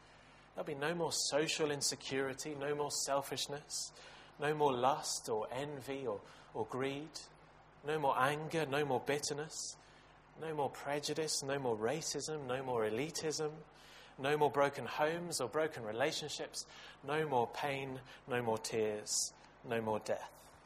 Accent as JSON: {"language": "English", "country": "Portugal", "tie": "born or raised there", "said": "Growing up in Portugal, I became accustomed to some fairly horrific driving statistics."}